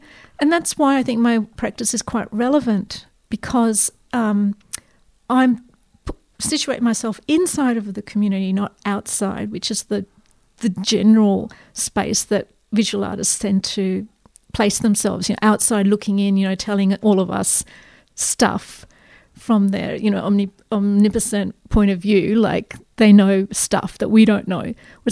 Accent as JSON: {"language": "English", "town": "Canberra", "region": "Australian Capital Territory", "country": "Australia", "tie": "born or raised there", "said": "I grew up in Canberra."}